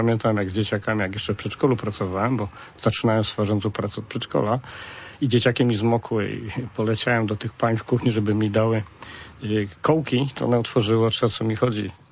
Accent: Kraków, Lesser Poland, Poland; Jestem kibicem Wisły Kraków od 5, miałem 5 lat, jak mnie dziadek zaprowadził na mecz Wisły, a u nas w Krakowie to jest tak, że jak cię zaprowadzi tata, albo dziadek

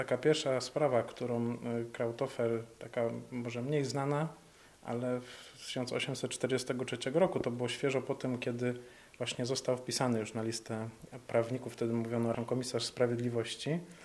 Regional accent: Mosina, Greater Poland Voivodeship, Poland; pochodzę z Mosiny, zresztą tutaj mieszkam od urodzenia.

